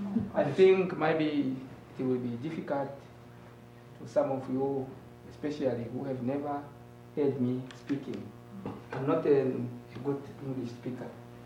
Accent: Ondangwa, Oshana, Namibia; English is a second language; also born or lived in Epembe; I'm from Namibia in the north, in the town called Ondangwa. And I was born at Epembe village. I live with my parents.

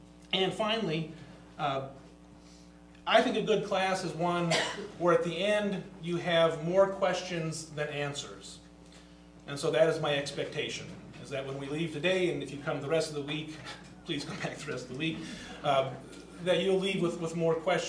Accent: Omaha, Nebraska, United States; I am a pastor from Omaha, Nebraska. I'm an ELCA pastor.

